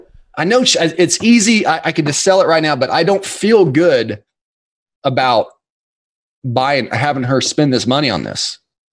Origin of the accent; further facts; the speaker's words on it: Weatherford, Oklahoma, United States; now in Oklahoma City, United States; which I'm from a smaller town, Weatherf